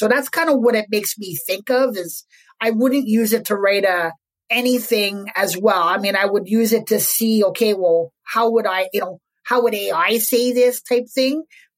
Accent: Quebec, Canada; I'm from Quebec, so I speak French and English.

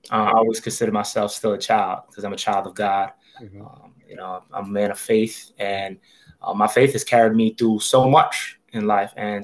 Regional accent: New York City, New York, United States; You know, I'm from New York City. I was raised in the Bronx. I was born in Brooklyn, but mostly raised in Staten Island as well.

